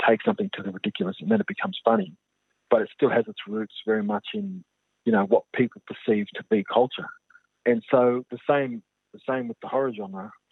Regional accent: New South Wales, Australia; I'm from East Coast, New South Wales.

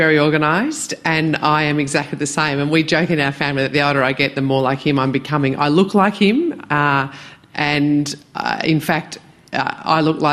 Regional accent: Sydney, New South Wales, Australia; we grew up very happy in Western Sydney and played in our big backyard.

